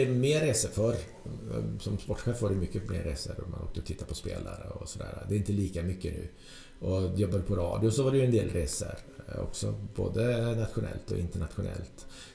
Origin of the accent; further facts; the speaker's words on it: Trollhättan, Västra Götaland County, Sweden; jag kommer ju från Trollhättan